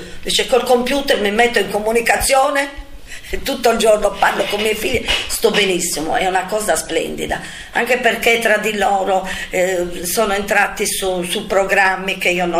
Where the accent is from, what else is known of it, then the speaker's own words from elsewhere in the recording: Sardinia, Italy; Siamo tosti, sardi.